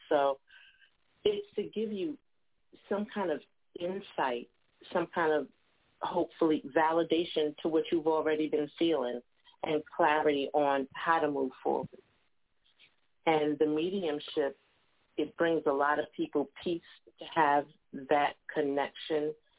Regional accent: Long Island, New York, United States; moved away; I got nicknamed the other Long Island medium when I moved to the South because I'm from Long Island.

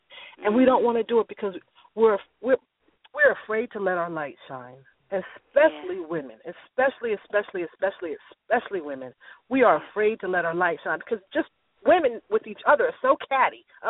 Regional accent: New York, United States; We're both from New York

